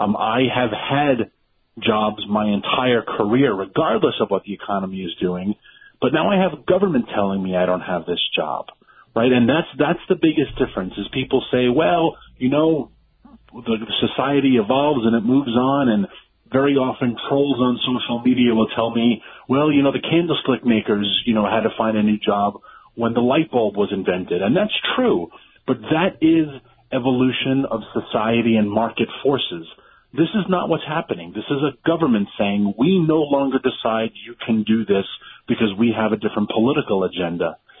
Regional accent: Washington, District of Columbia, United States; because I'm from Washington, D.C. And so I don't see the pain I'm inflicting.

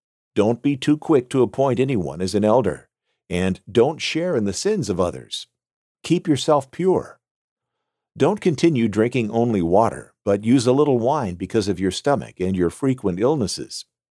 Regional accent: Riverside, California, United States; I used to attend a church here in my hometown of Riverside, California.

